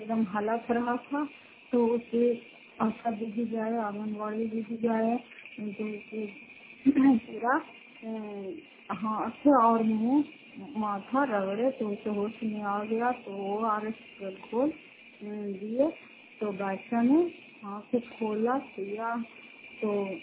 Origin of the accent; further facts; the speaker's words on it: Makrauta, Bihar, India; घर पति ऐसी संचार मकड़ौता जिला नालंदा प्रांत ब्लॉक की निवासी हूँ